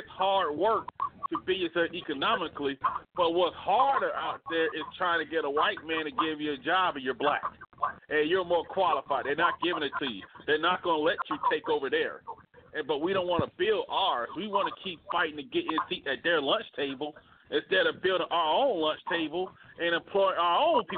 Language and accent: English; Montgomery, Alabama, United States; now in Phoenix, United States; I'm from Montgomery, Alabama. I'm born and raised. Now I live in Phoenix.